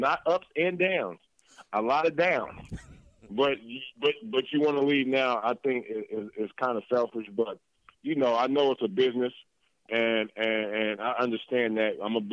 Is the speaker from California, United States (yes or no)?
yes; Oakland, California, United States; hey, I'm from Oakland. You know, we dreamers, we tough and everything